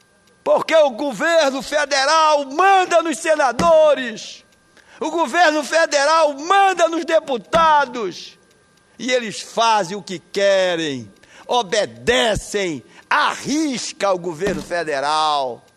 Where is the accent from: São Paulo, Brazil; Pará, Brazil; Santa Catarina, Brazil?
Pará, Brazil; Belém; meu querido país, minha terra querida de Belém do Pará